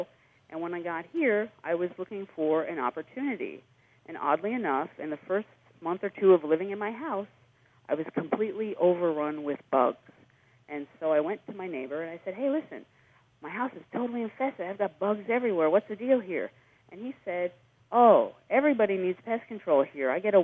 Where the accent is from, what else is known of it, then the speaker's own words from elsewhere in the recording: New York, United States; I'm originally from New York, and I was so sick of the cold, I don't complain about the heat.